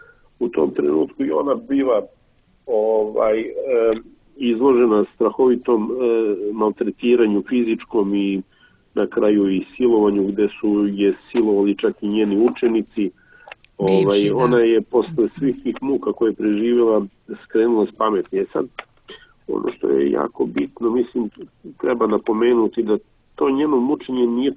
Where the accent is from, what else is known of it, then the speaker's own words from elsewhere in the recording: Kragujevac, Šumadija, Serbia; ja sam čovek iz Kragujevca